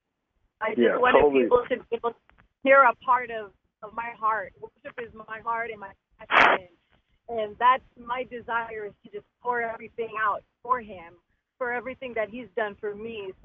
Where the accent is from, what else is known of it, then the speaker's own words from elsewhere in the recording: San Antonio, Texas, United States; now in Olive Branch, United States; And we are from San Antonio, Texas, and just recently, as last week, we went to Olive Branch, Mississippi